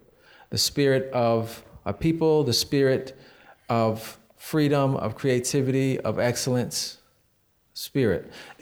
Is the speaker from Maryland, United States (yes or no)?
yes; Silver Spring, Maryland, United States; born there; I was born here in Silver Spring.